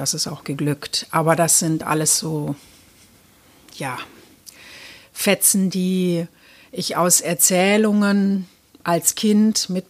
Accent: Germany; born there; ich bin ja in der DDR geboren.

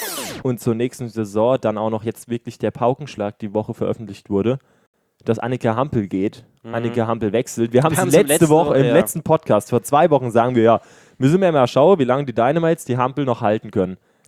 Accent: Rhineland-Palatinate, Germany; accent: Rhenish Hessian dialect; kommen wir aus dem Mainzer Umland und da wird gerne mal Dialekt gesprochen. Und so sprechen auch Felix und ich immer mal wieder im Dialekt

